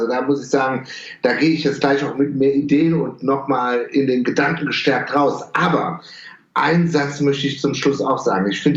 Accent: Düsseldorf, North Rhine-Westphalia, Germany; Ich bin Düsseldorfer

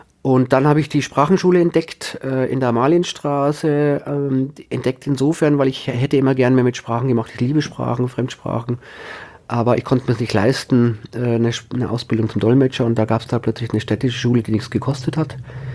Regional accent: Styria, Austria; born there; ich bin 1961 in der Steiermark geboren und tatsächlich gebürtiger Österreicher. Die Leute lachen immer, wenn ich sage, ich habe Migrationshintergrund.

